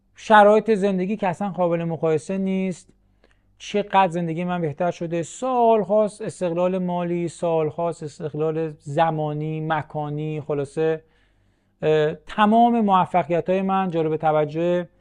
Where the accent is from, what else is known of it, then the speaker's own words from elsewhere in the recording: Dezful, Khuzestan, Iran; به خاطر اینکه من تو دسپول متولد شدم این شهر کوچیکه